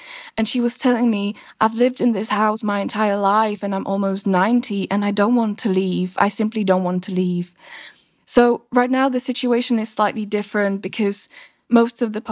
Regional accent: Slovakia; a border town called Uzhgorod, which is very close to the border with my home country, Slovakia.

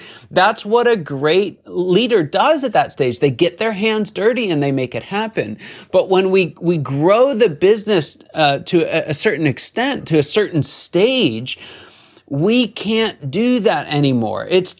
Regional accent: Pittsburgh, Pennsylvania, United States; I'm from Pittsburgh, and we still talk about the immaculate reception from Franco Harris, right?

